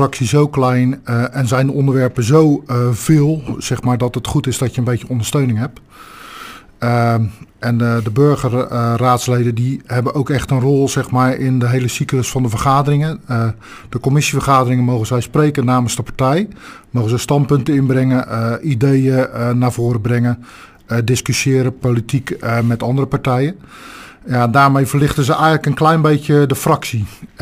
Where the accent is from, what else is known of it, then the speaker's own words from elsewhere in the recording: Rotterdam, South Holland, Netherlands; Ja, ik ben een echte Rotterdammer. Ik heb uit de overlevering van mijn ouders gehoord dat ik in het ziekenhuis aan de Schieweg geboren ben. En mijn ouders woonden destijds in Rotterdam.